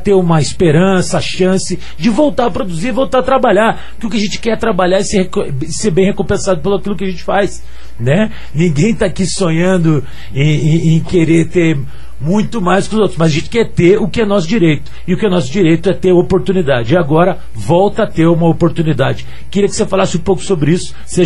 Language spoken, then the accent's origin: Portuguese; Paraná, Brazil; também me sentiria pedindo perdão como paranaense.